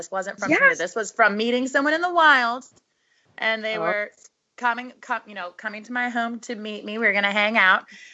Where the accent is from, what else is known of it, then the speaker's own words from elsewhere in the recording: United States; I'm just me. I'm just an American woman.